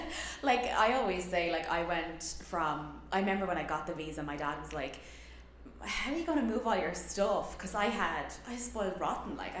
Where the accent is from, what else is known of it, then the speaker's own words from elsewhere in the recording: Ireland; moved away as an adult; now in United States; They're like, Americans are not as modest as Irish.